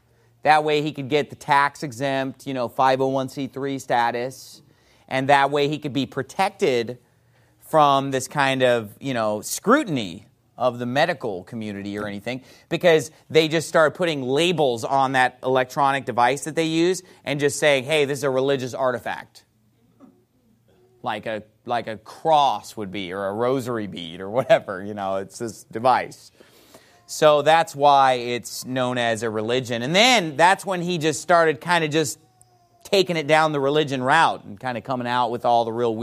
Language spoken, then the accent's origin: English; California, United States; Now, I don't know about you, but I grew up in California, and I remember seeing the TV commercials for this as a kid.